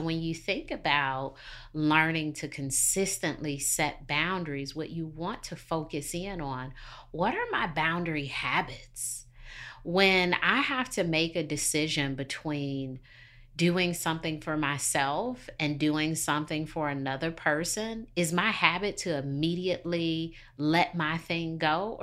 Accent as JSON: {"language": "English", "town": "Detroit", "region": "Michigan", "country": "United States", "tie": "born or raised there", "lives_now": "Charlotte, United States", "said": "I had to reevaluate upon being in Charlotte, because I grew up in Detroit and there were all these things that you could not do or all these things you had to do to be safe."}